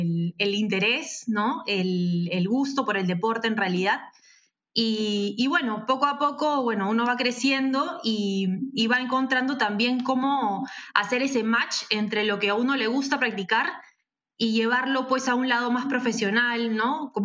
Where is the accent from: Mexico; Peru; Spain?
Peru; No, yo soy peruana